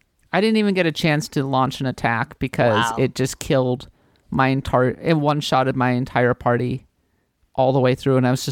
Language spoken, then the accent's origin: English; United States; I'm an American. I host this podcast.